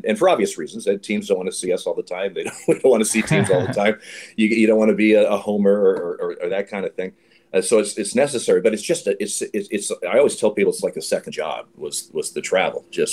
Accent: Eugene, Oregon, United States; Well, the start, I grew up in Eugene, Oregon

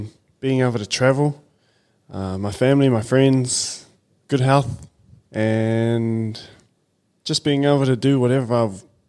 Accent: Wellington, New Zealand; Miramar, Strathmore. Grew up there. Went to a school, St. Pat's College, St. Pat's Town.

